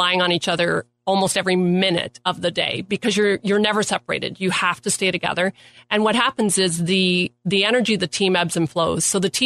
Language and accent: English; Canada; You know, we're Canadian athletes. We're used to the Canadian environment